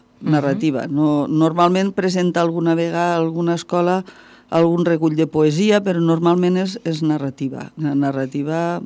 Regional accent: Vila-real, Valencian Community, Spain; Jo sóc de Vila-real i, clar...

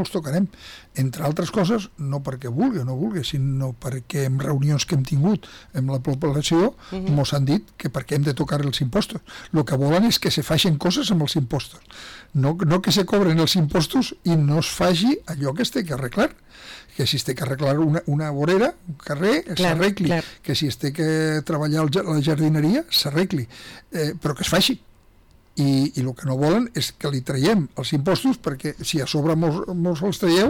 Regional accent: Catalonia, Spain; now in Oropesa, Spain; jo vinc de Catalunya, on tenim tot un terrabastrall polític i seriós molt important.

